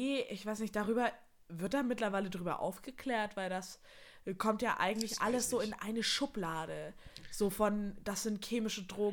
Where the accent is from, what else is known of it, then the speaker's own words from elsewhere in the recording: Bavaria, Germany; Also ich meine, ich komme aus der Oberpfalz, okay?